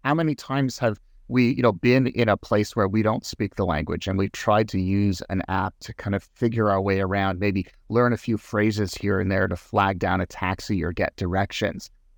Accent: Quebec, Canada; I think growing up in Quebec, you know, I'm fluently bilingual

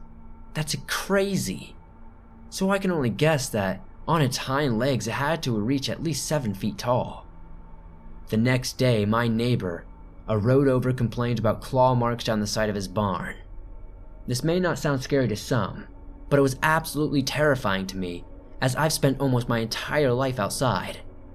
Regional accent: Michigan, United States; I'm from Michigan, way out in the middle of nowhere.

